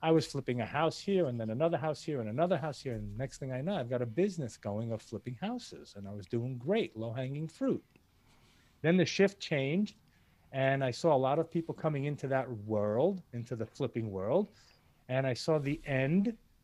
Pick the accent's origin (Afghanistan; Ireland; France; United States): United States; New York City, New York; now in Florida, United States; Born and raised in New York City, don't want to go back there.